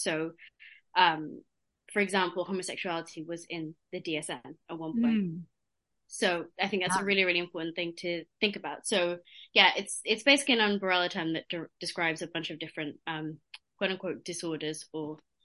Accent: Cyprus; I grew up in Cyprus, as I know many of you might notice that I have a very unusual accent

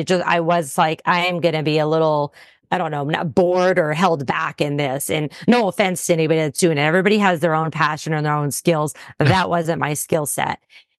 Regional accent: Wilkes-Barre, Pennsylvania, United States; But yes, I grew up in Wilkes-Barre, Scranton area. I went to Pittston area, and I went to college in Wilkes-Barre, which is King's College.

